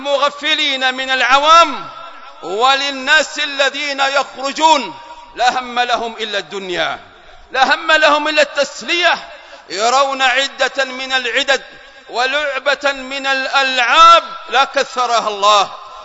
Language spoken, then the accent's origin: Arabic; Ash Shihr, Hadhramaut, Yemen; يا أهل مدينتي، يا أهل الشحر